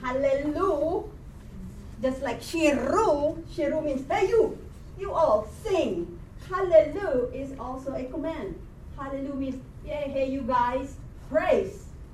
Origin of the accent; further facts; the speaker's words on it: Philippines; I'm Filipino, I'm sorry.